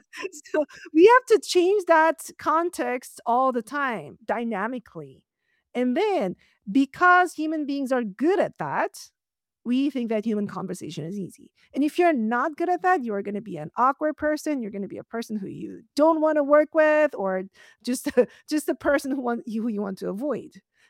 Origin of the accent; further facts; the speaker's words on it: South Korea; English is a second language; now in United States; I'm from South Korea, and when I first came to US, it was difficult to talk to people, not because I didn't speak English. I could speak English.